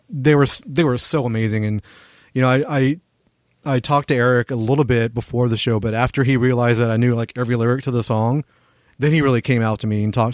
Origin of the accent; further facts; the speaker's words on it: Houston, Texas, United States; I saw growing up in Houston, I saw them so many times.